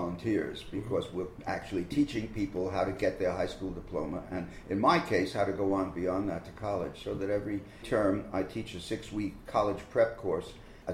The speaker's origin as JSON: {"language": "English", "town": "Brooklyn", "region": "New York", "country": "United States", "tie": "born or raised there", "said": "I grew up in Brooklyn."}